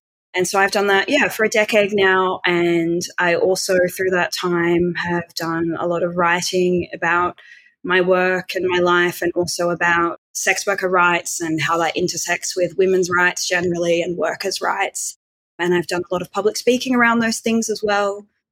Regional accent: Australia; I'm 30, just turned 30, and I come from Australia, and I have been a full service sex worker in Sydney for 10 years now.

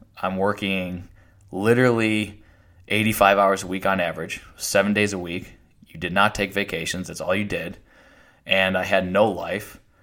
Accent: Buffalo, New York, United States; I grew up in just outside Buffalo, New York. My parents never went to college. None of my friends' parents went to college.

